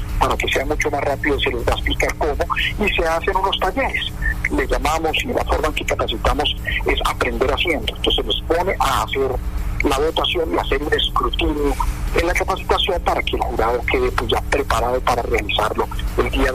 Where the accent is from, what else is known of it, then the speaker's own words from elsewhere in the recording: Colombia; como buenos colombianos